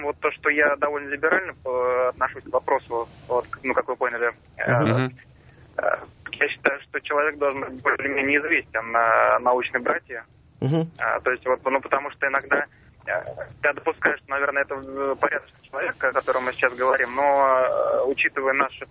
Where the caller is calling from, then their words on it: Moscow, Russia; из Москвы.